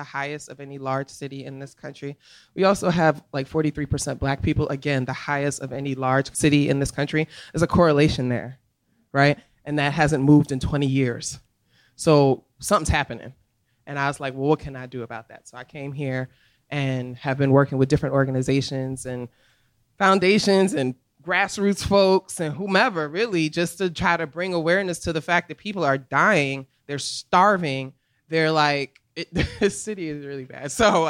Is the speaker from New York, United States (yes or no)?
yes; Bronx, New York, United States; I'm originally from the Bronx, so I'm cursing a lot.